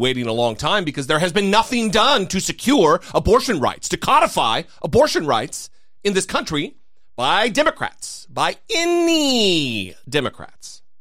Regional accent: Canada; Certainly not, being a Canadian.

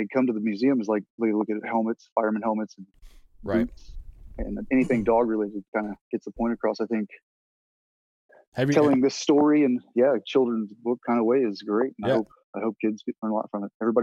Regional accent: Texas, United States; Southeast Texas, a small town. Grew up like any Texas kid, played a little football.

